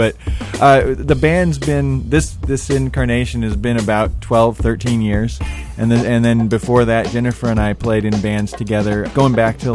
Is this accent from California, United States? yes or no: yes; California, United States; now in San Luis Obispo, United States; I am also from Southern California